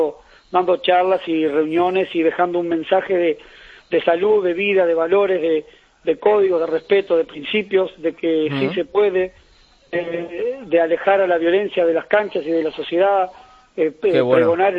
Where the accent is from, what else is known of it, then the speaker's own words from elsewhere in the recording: Uruguay; voy por más, como todo uruguayo, a más, siempre a más.